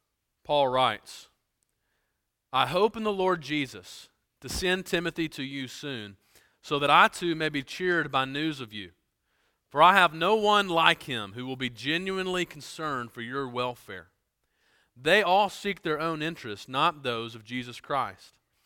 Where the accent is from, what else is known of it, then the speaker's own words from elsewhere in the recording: Birmingham, Alabama, United States; moved away as an adult; also born or lived in Louisville, Kentucky; All right, now I grew up in Birmingham, Alabama. And so I said words like light, or bright, right? The bulb is bright. Then I moved off once we got married to Kentucky, and then up in Louisville, they didn't really talk like that.